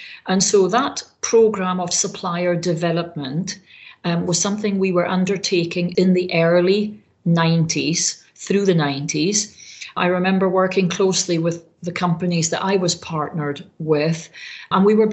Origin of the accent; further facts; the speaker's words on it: Scotland, United Kingdom; As a Scot from the Highlands of Scotland, I was the first to get a college education in my family.